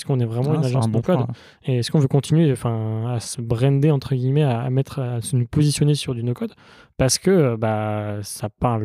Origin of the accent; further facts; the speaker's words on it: Cholet, Pays de la Loire, France; je viens de Maine-et-Loire, à Cholet.